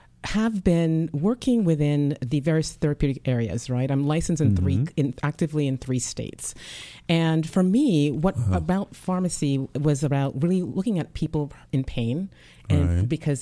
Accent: Jamaica; I'm originally from Jamaica.

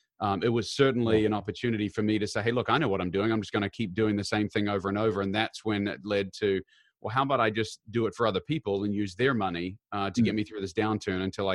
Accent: New Zealand; moved away as an adult; now in United States; I've actually lived in America longer than I've lived in New Zealand, which is quite strange, but no, born and raised in New Zealand

